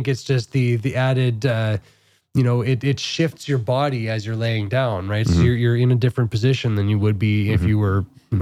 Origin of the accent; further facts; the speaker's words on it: Saskatchewan, Canada; I grew up in Saskatchewan.